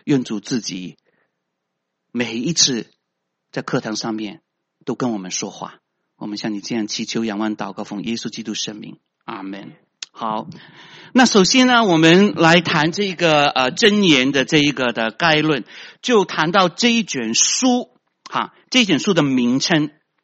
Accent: China; 我们都是中国人对吗？

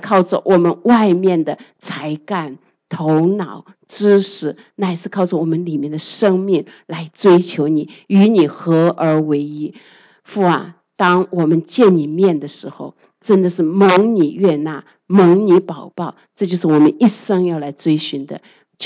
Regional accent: China

